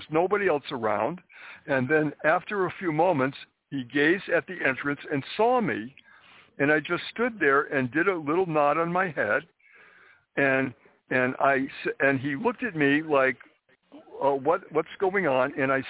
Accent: New England, United States; So my point is that I was brought up in New England

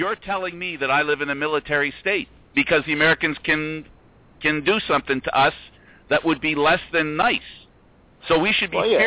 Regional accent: Canada; That's being Canadian.

